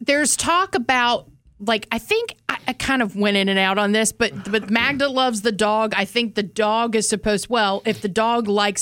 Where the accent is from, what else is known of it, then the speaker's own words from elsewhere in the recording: Florida, United States; Because I'm from Florida.